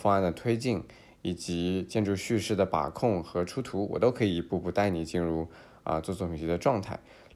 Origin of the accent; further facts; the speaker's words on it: Shanghai, China; born there; 我出生于上海